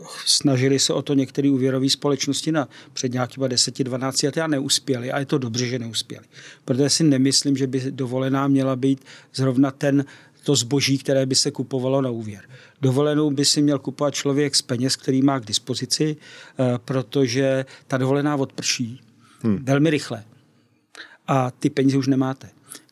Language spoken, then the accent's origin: Czech; Prague, Czechia; oba dva jsme z Prahy, takže my když jdeme, já bydlím v centru